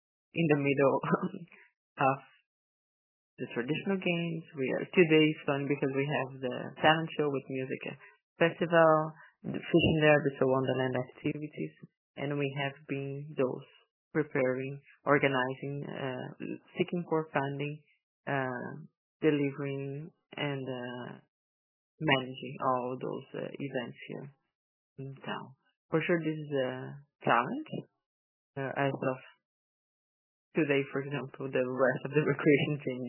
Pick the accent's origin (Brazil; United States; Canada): Brazil; moved away; I'm originally from Brazil.